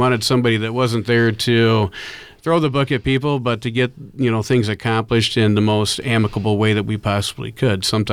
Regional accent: Kalamazoo, Michigan, United States; So I'm from the Kalamazoo area. The city of Kalamazoo is where I was born and raised and graduated from.

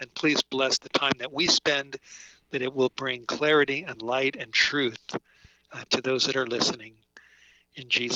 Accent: Los Angeles, California, United States; I have a Jewish background. I grew up in the Hollywood Hills in a rather secular Jewish home, unfortunately

